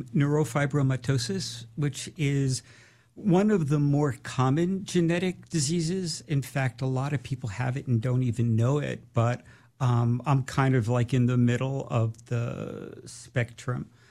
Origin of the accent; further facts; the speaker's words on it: Brooklyn, New York, United States; Well, I was born in 1958. So I grew up in Brooklyn during the early and late 60s.